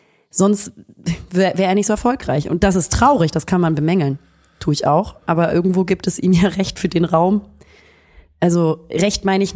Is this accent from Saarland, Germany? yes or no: no; Hamburg, Germany; Ja, geboren und aufgewachsen.